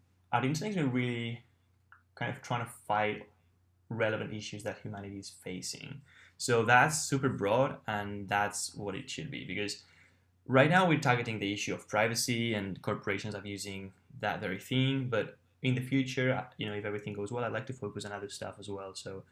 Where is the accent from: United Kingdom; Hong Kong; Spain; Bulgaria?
Spain; English is a second language; now in United States; yeah, I'm from Spain. Usually people from the US, they can't really pronounce it.